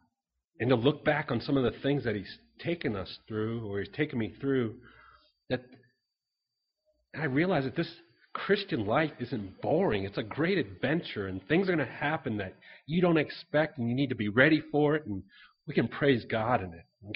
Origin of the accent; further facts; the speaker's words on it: Portsmouth, New Hampshire, United States; I'm originally from Portsmouth, New Hampshire.